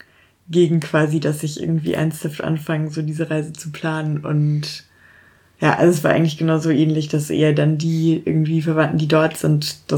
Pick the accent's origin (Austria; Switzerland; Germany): Germany; So irgendwie Deutsch ist meine Erstsprache. Ich habe irgendwie seit meiner Geburt einen deutschen Pass und so.